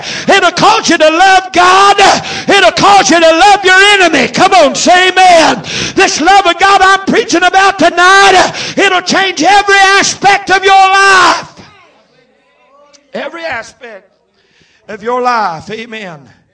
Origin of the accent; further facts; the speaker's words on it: North Carolina, United States; I won't tell you, I'm from North Carolina, but I'm south of the Mason-Dixon line